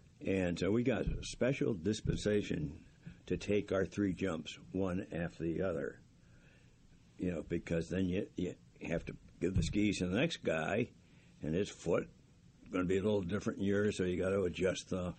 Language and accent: English; Pittsburgh, Pennsylvania, United States; also born or lived in Baltimore; No, actually I was born in Baltimore, Maryland, but came to Pittsburgh when I think was 2 years old.